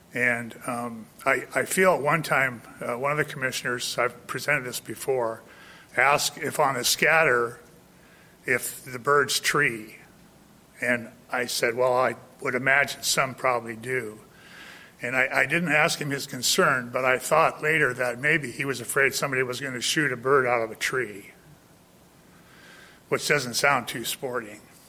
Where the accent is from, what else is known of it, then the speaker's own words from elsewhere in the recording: Goldendale, Washington, United States; I'm from Goldendale, Washington, and I'm representing the American Wild Turkey Hunting Dog Association.